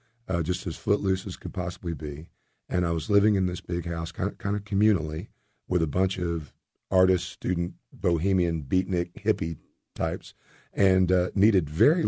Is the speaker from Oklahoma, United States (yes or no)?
yes; Ada, Oklahoma, United States; Ada, Oklahoma, a little town in south central Oklahoma.